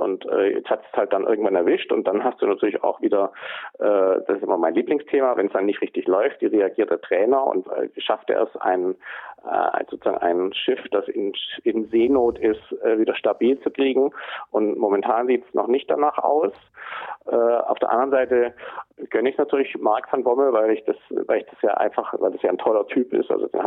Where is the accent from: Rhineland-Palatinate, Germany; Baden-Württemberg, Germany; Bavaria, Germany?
Baden-Württemberg, Germany; Stuttgart; Als Stuttgarter natürlich damals besonders schadenfreudig